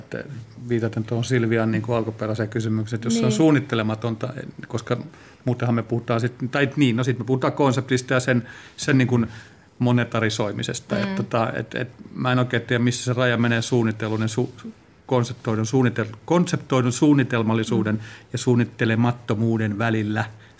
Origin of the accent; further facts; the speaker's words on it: Orivesi, Pirkanmaa, Finland; olen kotoisin läheltä, Oriveden Purnu